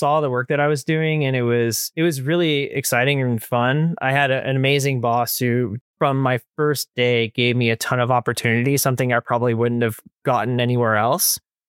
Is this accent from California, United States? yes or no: yes; Thousand Oaks, California, United States; I grew up in Thousand Oaks.